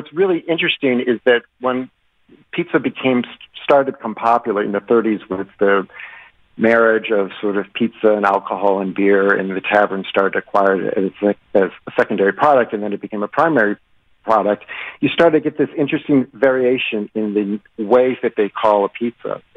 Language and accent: English; Chicago, Illinois, United States; That's the pizza that I grew up on in Chicago.